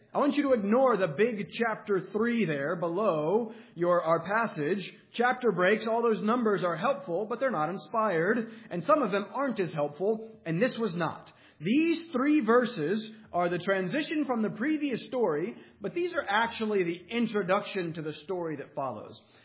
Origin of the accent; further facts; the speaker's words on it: the South, United States; I'm from the South, so sometimes they would call there's the born-agains down there, right?